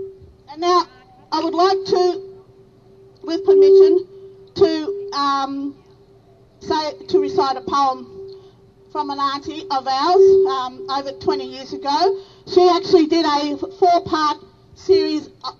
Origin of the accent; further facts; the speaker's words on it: Victoria, Australia; I'm an elder. I'm an elder in my country. Jutawarra, Alpine, Jarjararung, from Bendigo all the way up. That's my grandfather's country.